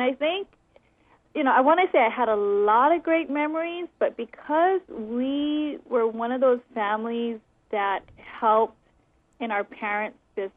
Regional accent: Hawaii, United States; I actually grew up in town, in Liliha area, Nu'uanu.

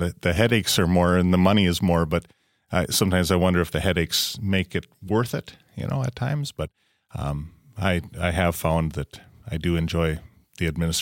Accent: Fordville, United States; the church I grew up in Fordville, called and wondered if I'd come and be their interim pastor.

